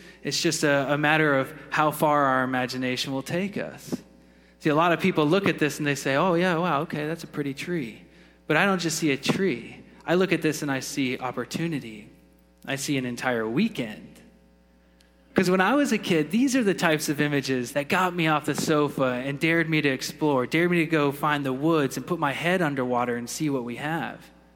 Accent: Florida, United States; But what is what I loved about growing up in the Sunshine State

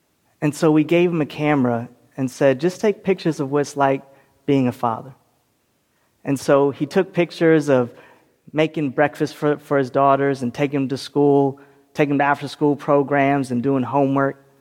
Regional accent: California, United States; in my home state of California, it costs $60,000 to house someone in the California prison system.

